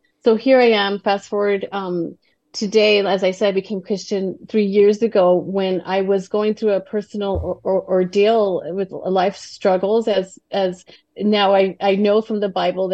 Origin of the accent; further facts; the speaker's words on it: El Paso, Texas, United States; now in California, United States; I grew up Catholic, and I've been a Hispanic family, born and raised in El Paso, Texas. I currently reside in California.